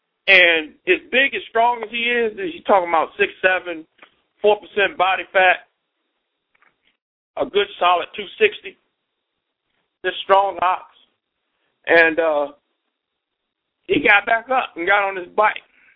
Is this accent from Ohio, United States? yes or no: no; Durham, North Carolina, United States; I'm from Durham, and Rodney was a great friend of mine.